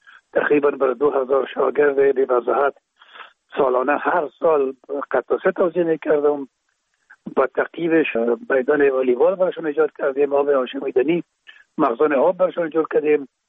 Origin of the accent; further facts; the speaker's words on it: Kabul, Afghanistan; موجه در شهید کابل به دنیا آمده و موجه مکتب خواندیم